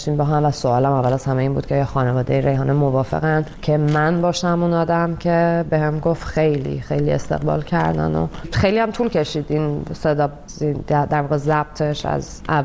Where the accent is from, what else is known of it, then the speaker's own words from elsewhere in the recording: Iran; moved away; من از ایران اومدم بیرون،